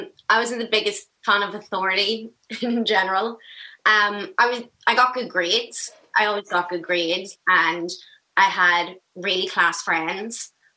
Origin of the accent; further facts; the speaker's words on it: Belfast, Northern Ireland, United Kingdom; I grew up in Balmerfee, and I went to St Dominic's, which is on the Falls Road.